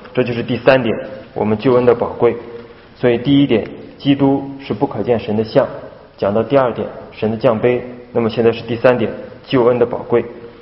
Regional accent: Dalian, Liaoning, China; 我是大连人虽然也是东北但说不出那个口音

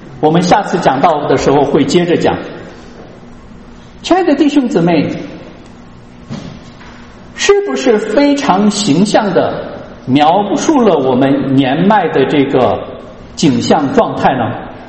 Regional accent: Henan, China; 我小的时候在河南的老家啊，我们家那个老房子就有一个石磨

